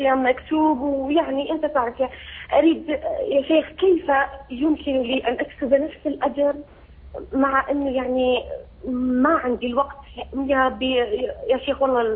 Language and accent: Arabic; Algeria; أنا جزائري